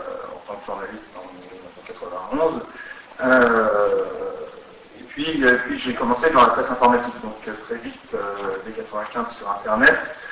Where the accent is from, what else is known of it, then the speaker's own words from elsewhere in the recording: Belgium; de chez nous en Belgique aussi